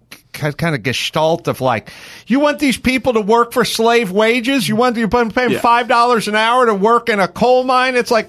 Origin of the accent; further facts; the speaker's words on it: California, United States; Like, we're all born and bred in Southern California. Everyone's been in the same 8 mile square radius for our entire lives.